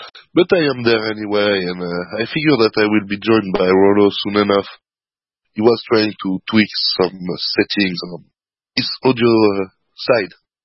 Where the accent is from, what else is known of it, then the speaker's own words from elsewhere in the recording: Geneva, Switzerland; English is a second language; from Geneva, Switzerland.